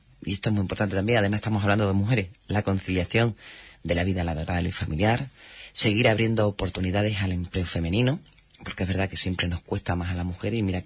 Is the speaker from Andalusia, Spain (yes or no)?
yes; Andalusia, Spain; Los andaluces somos los españoles que más impuestos pagan.